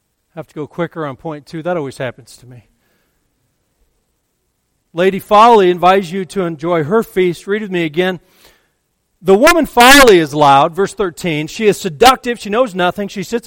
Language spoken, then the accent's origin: English; Colorado, United States; You know, I grew up in Colorado and there would be hunters